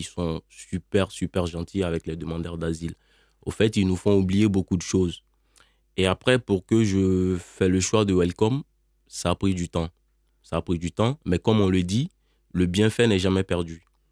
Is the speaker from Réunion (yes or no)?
no; Mopti, Mali; moved away as an adult; now in France; je suis malien, je viens de la région de Mopti. Et je suis parti de chez moi le 28 11 mois 2022.